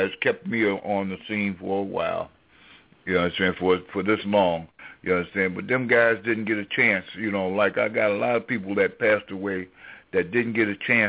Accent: Israel; he was one of the brothers that I grew up with in Israel, and he passed away.

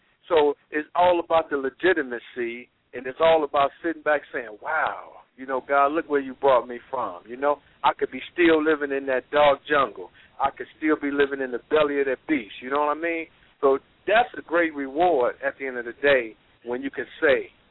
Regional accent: Detroit, Michigan, United States; born there; I wasn't born in Bloomfield Hill. I was born in the Black Bottoms. You dig? And that's where I go when I'm in the city.

